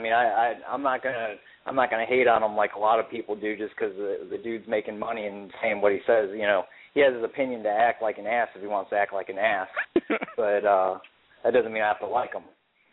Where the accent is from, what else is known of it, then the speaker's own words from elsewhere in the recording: Florida, United States; I'm from Florida myself, so I had to go through the whole thing with LeBron